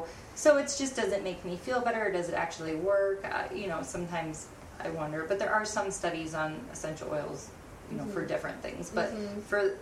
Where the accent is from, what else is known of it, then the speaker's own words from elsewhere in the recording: Erie, Pennsylvania, United States; So I'm from Erie, Pennsylvania, where we get tons of snow.